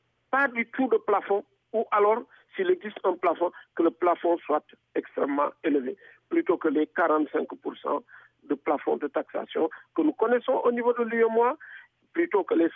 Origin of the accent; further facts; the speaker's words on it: Senegal; nous sommes des Sénégalais. Nous travaillons au Sénégal et nous mènerons la campagne ici au Sénégal